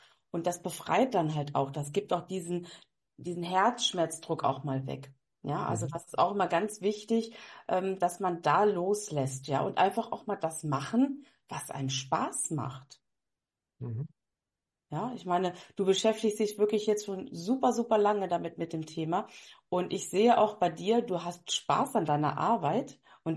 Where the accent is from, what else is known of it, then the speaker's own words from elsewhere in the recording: Lower Saxony, Germany; Steinhuder Meer. Hatte ich ja vorher schon mal ganz kurz gesagt. Ich komme ja auch aus der Region dort hinten